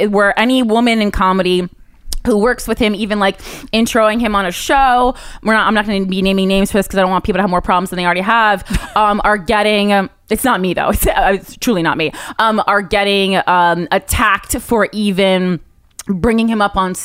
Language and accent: English; New Jersey, United States; I'm from New Jersey.